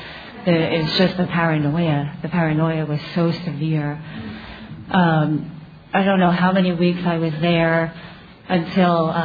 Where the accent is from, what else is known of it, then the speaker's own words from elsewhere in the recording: Bronx, New York, United States; also born or lived in Lancaster / Harrisburg; now in Simi Valley, United States; I come from Bronx, New York. That's where I was born and raised. Lived in Lancaster, Pennsylvania, Harrisburg, Pennsylvania. And I'm a current resident of Simi Valley, California.